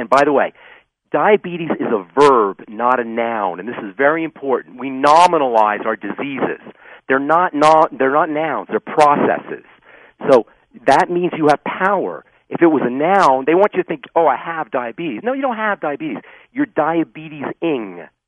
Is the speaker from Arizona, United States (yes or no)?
no; Queens, New York, United States; I'm from Queens.